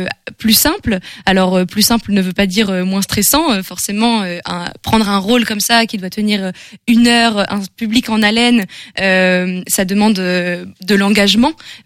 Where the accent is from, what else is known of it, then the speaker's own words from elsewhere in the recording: Rennes, Brittany, France; Non, moi je suis rennaise.